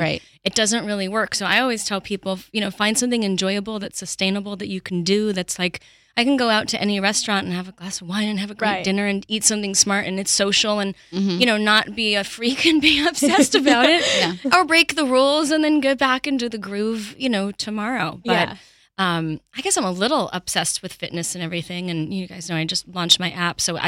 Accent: Montreal, Quebec, Canada; Montreal.

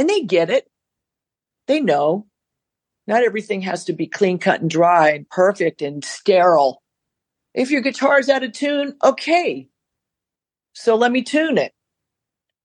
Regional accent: California, United States; I grew up on the Sunset Strip pretty much.

